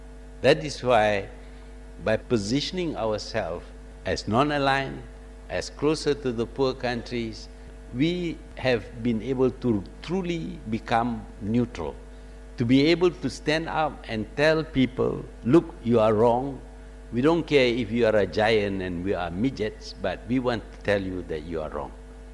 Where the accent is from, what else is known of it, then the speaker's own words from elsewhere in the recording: Malaysia; We have only to say we are from Malaysia, and they will respond, look, I was trained in Malaysia.